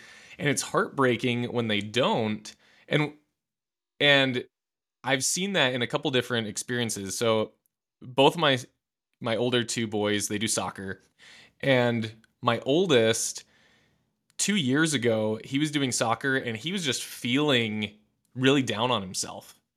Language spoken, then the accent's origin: English; Michigan, United States; So yeah, I grew up in Michigan, and family background. I'm one of three kids. I'm the youngest.